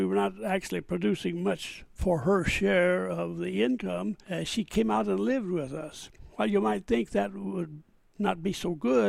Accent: Shawnee, Oklahoma, United States; We grew up in near Shawnee, Oklahoma. We were Okies.

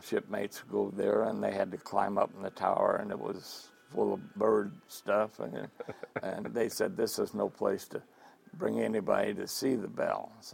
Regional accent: Layton, California, United States; I was raised around Layton, which is a little town. My dad was a farmer. He drove horses and worked in the vineyards and stuff like that. So we traveled different places in Fresno County.

